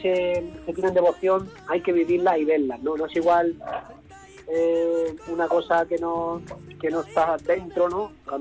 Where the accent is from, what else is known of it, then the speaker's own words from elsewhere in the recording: Castilla-La Mancha, Spain; also born or lived in Toledo; yo soy corraleño, que es un pueblo de Toledo. ¿Vale? Yo nací en Toledo y me crié en mi pueblo, que es de La Mancha.